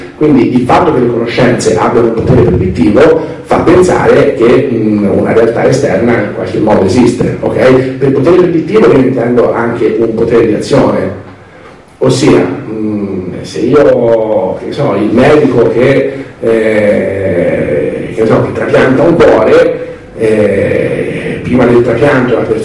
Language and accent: Italian; Viareggio, Tuscany, Italy; io sono da Viareggio